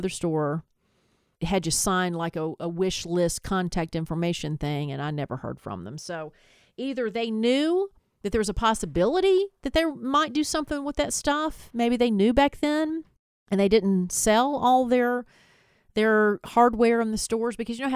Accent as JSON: {"language": "English", "region": "Southern United States", "country": "United States", "said": "And yes, I'm a Southerner, so I did get whipped."}